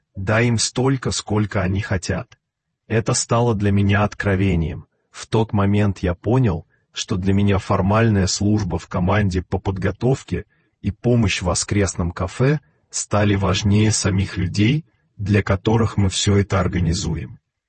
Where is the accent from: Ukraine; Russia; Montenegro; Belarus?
Belarus; Я родом из Беларуси, и в детстве часто видел по телевизору рекламу сока